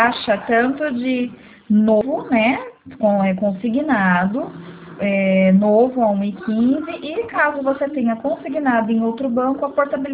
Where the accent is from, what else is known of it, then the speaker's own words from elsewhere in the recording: Santa Bárbara d'Oeste, São Paulo, Brazil; also born or lived in Santo André; meu DDD é 11 porque eu morava em Santo André, mas eu sou daqui de Santa Bárbara